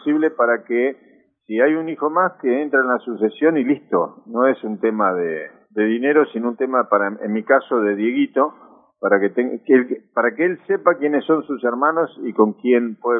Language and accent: Spanish; General Belgrano, Buenos Aires Province, Argentina; en los años que me crié en General Belgrano